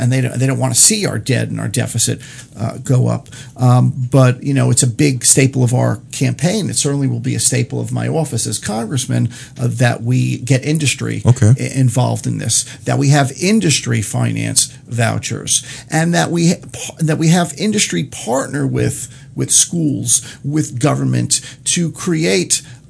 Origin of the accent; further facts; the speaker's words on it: Yonkers, New York, United States; When I grew up in Yonkers, New York, we had vocational training throughout all of our schools.